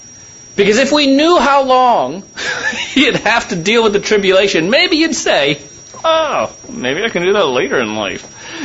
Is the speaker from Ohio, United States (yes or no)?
yes; Ohio, United States; I think I've mentioned before, I grew up in Northeast Ohio